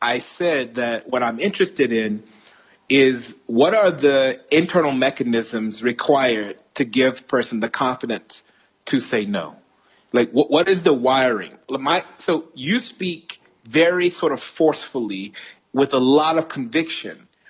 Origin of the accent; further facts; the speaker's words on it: United States; as an American